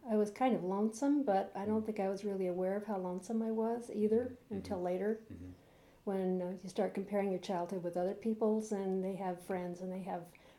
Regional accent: Redding, California, United States; born there; I was born in 1936 in Redding, California.

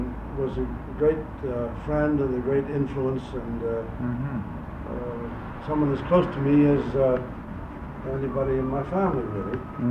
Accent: New York City, New York, United States; also born or lived in Philadelphia; I was born in Philadelphia, more or less by accident. That is in Germantown, where my father was in business for a year or so, having come from New York. And I was brought back to New York as an infant and grew up here.

